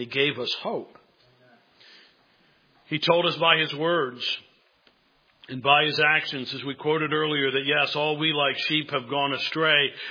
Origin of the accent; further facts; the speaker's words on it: Kentucky, United States; I said, hey, you know, I'm from Kentucky.